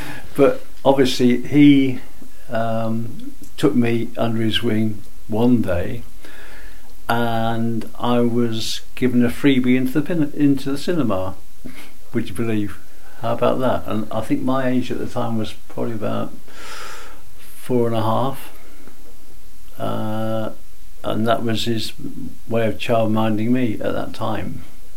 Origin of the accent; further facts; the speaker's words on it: Reading, South East England, United Kingdom; born there; now in Lincoln, United Kingdom; I was born in Reading. I now live in Lincoln.